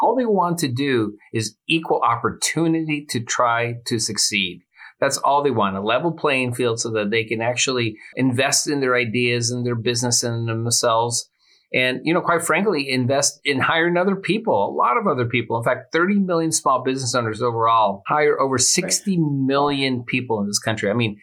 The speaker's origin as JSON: {"language": "English", "town": "Chula Vista", "region": "California", "country": "United States", "tie": "born or raised there", "said": "My dad was a tailor. We grew up in Chula Vista, California."}